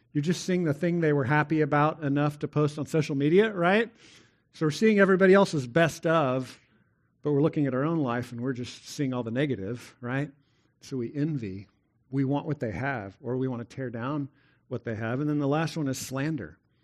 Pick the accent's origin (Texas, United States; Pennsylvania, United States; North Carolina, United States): Texas, United States; Like, I thank God that I'm a Texan because I just love beef, right? And we have lots of beef in Texas